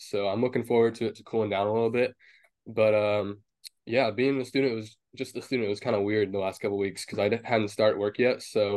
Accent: Wichita, Kansas, United States; now in Surprise, United States; I'm originally from Wichita, Kansas.

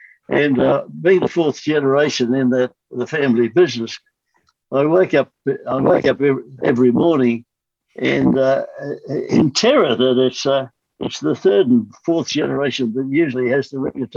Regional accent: Kalgoorlie, Western Australia, Australia; I was growing up in Kalgoorlie, and I'm a fifth generation guy in the mining industry in our family

